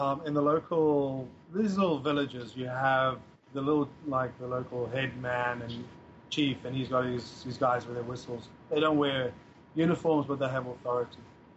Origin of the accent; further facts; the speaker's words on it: South Africa; Everyone thinks we're American anyway, so we've been treated pretty well. It's only after a while that they find out that we're South Africans, but everyone's been lovely to us.